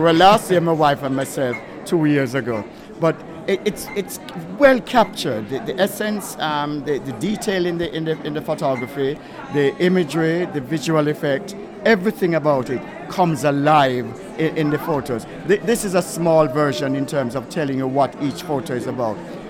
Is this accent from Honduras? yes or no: no; Jamaica; accent: Jamaican; also born or lived in Britain; now in United Kingdom; I was born in Britain, although I have a Jamaican accent. But at an early age, I was sent to Jamaica by my parents and stayed in Jamaica until I came back here in 1979.